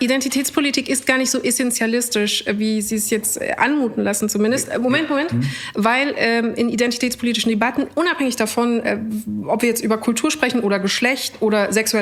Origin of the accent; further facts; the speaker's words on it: Munich, Bavaria, Germany; Und ich antworte München und eher mit der Folgefrage, woher kommst du wirklich?